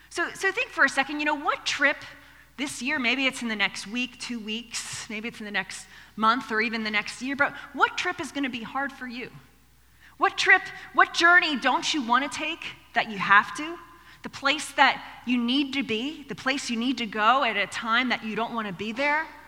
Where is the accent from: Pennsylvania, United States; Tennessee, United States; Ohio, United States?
Pennsylvania, United States; we were living, growing up outside of Philadelphia, and the Nutcracker was taking place downtown Philadelphia.